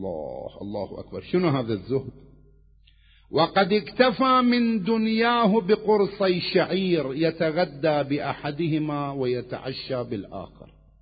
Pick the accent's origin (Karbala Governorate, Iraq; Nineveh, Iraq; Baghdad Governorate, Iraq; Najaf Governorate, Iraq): Karbala Governorate, Iraq; Karbala; أنا ابن كربلاء، أنا ابن العتبات المقدسة،